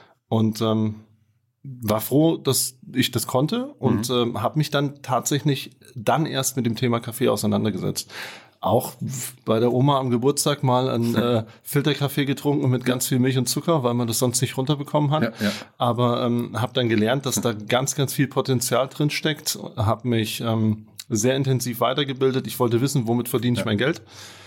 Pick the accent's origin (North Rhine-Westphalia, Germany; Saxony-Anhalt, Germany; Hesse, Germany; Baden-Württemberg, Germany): Hesse, Germany; Fulda; Ich bin ein Fuldaer Junge, in Fulda geboren und aufgewachsen.